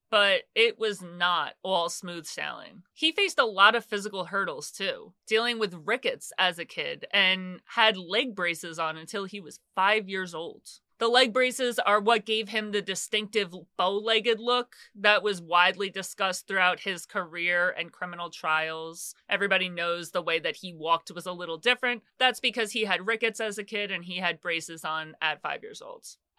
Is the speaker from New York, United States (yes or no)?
yes; New York, United States; like, I'm from New York. I grew up with, like, those projects in the Bronx and Queens, and you know the ones.